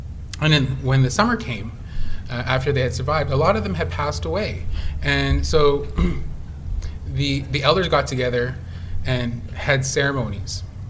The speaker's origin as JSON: {"language": "English", "region": "Ontario", "country": "Canada", "said": "I'm originally from Sagging First Nation"}